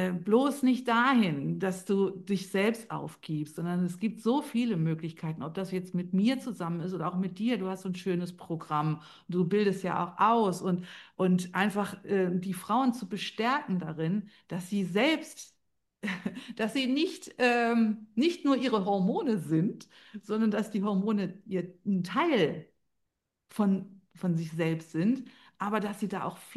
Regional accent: Wuppertal, North Rhine-Westphalia, Germany; born there

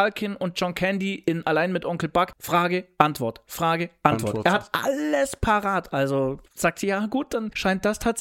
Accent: Bavaria, Germany; Wie man bei uns in Bayern sagt, so richtige Lausburm.

